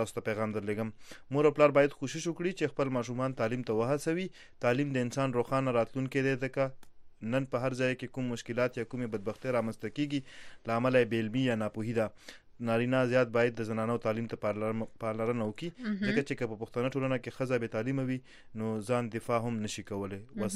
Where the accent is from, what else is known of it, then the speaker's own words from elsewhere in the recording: Nowshera, Khyber Pakhtunkhwa, Pakistan; خو زه د نوخار سره تعلق لرم، او نوخار کې بیا زمونږ د علاقې چې کوم کلی نوم دی صالح خانه دی.